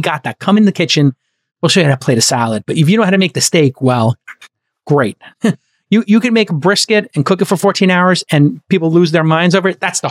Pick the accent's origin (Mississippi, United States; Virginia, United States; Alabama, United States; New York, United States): New York, United States; Brooklyn; Listen, I'm from Brooklyn.